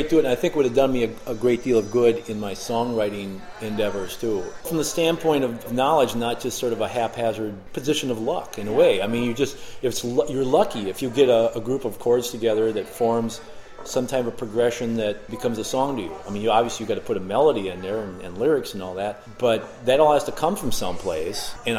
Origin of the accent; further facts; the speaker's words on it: Winona, Minnesota, United States; also born or lived in Denver; I'm from Winona. People expect musicians to move around a lot, and I have.